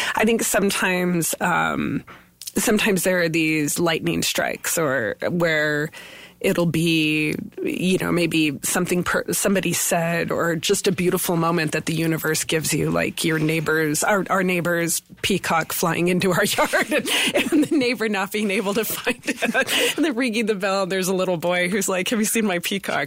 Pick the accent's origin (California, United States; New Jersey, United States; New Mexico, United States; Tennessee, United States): New Mexico, United States; Deming; So I grew up in Deming. Mm-hmm. And just 30 miles north of that border.